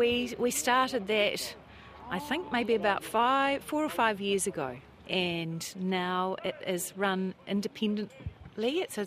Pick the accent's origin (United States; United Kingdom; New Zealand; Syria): New Zealand; Otago; I'm from South Otago. I grew up on a farm near the Pomahaka River, a sheep and cropping farm.